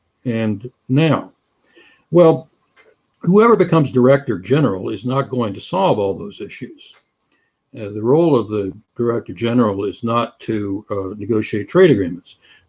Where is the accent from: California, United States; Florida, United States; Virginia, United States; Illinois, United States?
Florida, United States; It's 90% of the economy in my home state of Florida, from which I'm speaking now.